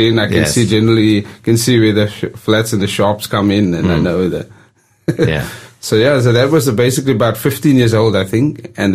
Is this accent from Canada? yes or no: no; South Africa; growing up in South Africa, to see a grand piano is like, wow